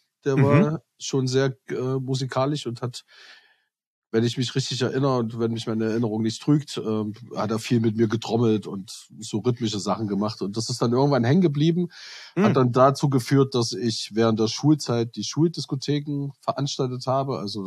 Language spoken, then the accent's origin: German; Plauen, Saxony, Germany; born there; Ich bin geboren in Plauen im Vogtland. Mhm. 1975, also noch ein DDR-Kind. Hatte auch eine schöne Kindheit in der DDR.